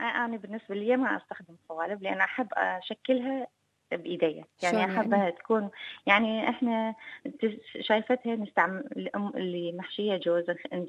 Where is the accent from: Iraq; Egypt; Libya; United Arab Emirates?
Iraq; احنا العراقيين كلنا بشكل عام.